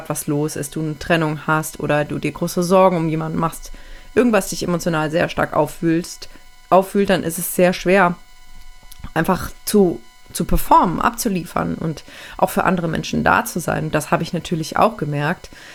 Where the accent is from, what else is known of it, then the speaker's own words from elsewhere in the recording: Aachen, North Rhine-Westphalia, Germany; moved away as an adult; dann bin ich einige Monate später sogar weggezogen, habe meine Heimat verlassen, weil meine Partnerin über 700 Kilometer von meiner Heimatstadt Aachen entfernt wohnt